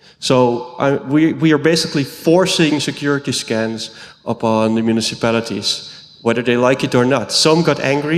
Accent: Netherlands; English is a second language; I'm from the Netherlands, as you might have spotted.

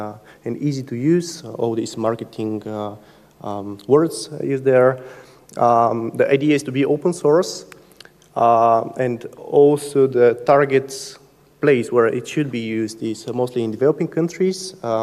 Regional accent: Bulgaria; now in Netherlands; I'm from Bulgaria

